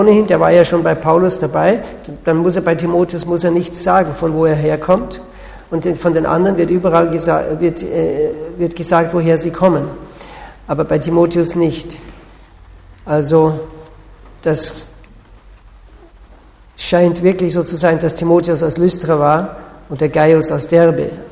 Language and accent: German; Austria; now in Switzerland; Ich komme aus der Schweiz, aber ich bin Österreicher. Wir wohnen seit etwa 18 Jahren in der Schweiz